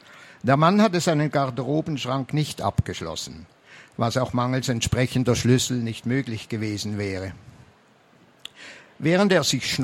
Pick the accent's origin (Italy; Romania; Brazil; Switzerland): Switzerland; Sie hören vielleicht, ich bin Schweizer